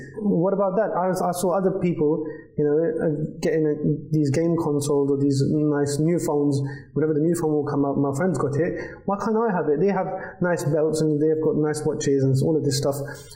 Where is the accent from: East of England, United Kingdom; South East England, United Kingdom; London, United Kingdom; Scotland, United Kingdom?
London, United Kingdom; because I'm from London, you're from Birmingham